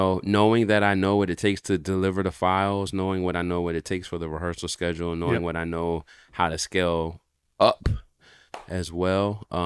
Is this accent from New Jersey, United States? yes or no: yes; Willingboro, New Jersey, United States; growing up in Willowboro, New Jersey